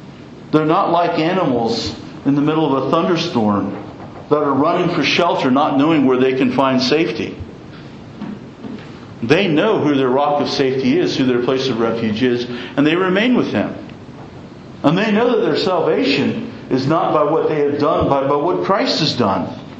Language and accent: English; Williamsburg, Iowa, United States; Well, the churches in my hometown of Williamsburg or in Iowa don't seem to get a lot of attention from people.